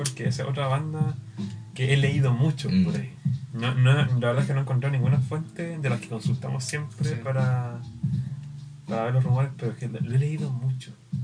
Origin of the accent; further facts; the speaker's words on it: Santiago, Santiago Metropolitan Region, Chile; Nosotros somos de Santiago.